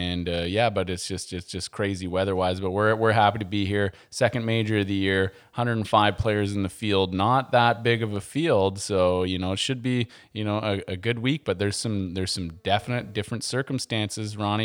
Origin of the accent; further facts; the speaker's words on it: Canada; This weather is like, I'm from Canada. I feel like I'm melting.